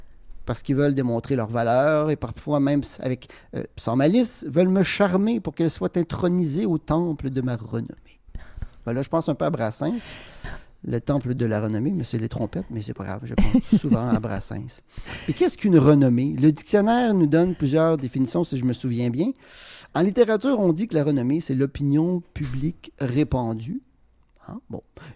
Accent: Quebec City, Quebec, Canada; accent: Quebec City; vous pouvez l'entendre par mon accent que je suis de la ville de Québec.

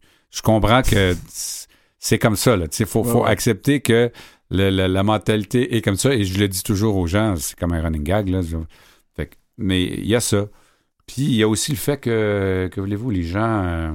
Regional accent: Sorel, Quebec, Canada; J'ai grandi à Sorel, où est-ce qu'on entendait les gens tirer aussi?

